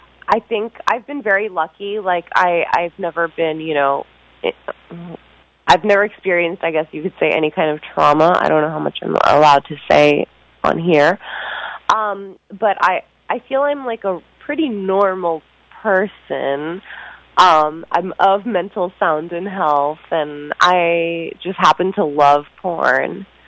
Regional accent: New York City, New York, United States; but I grew up in New York City. Like that's I think it kind of comes with the territory when you grow up here.

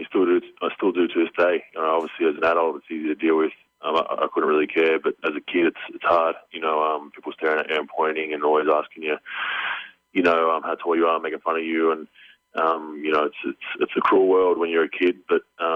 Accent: Australia; Yeah, I mean it's a real laid back country. I grew up, in working class suburb

